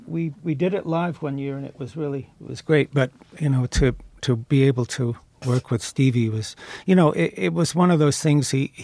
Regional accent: the South, United States; and I was raised in the South, so I had a sense of what the line was

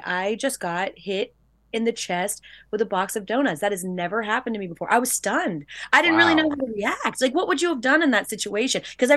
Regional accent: Georgia, United States; I'm from Georgia, Bo.

